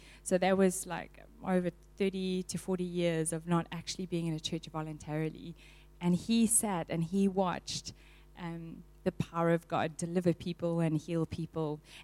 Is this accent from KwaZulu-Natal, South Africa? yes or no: yes; Durban, KwaZulu-Natal, South Africa; I'm from Durban. You can hear the accent.